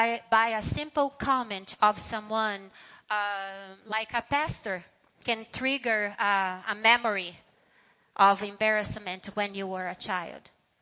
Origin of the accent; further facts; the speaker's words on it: São Paulo, Brazil; English is a second language; moved away as an adult; I am from Brazil, from São Paulo. And I live here now for 17 years.